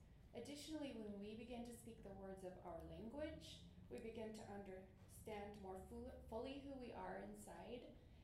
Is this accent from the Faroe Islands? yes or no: no; Oklahoma, United States; I'm from the Chickasaw Nation and I am a language instructor.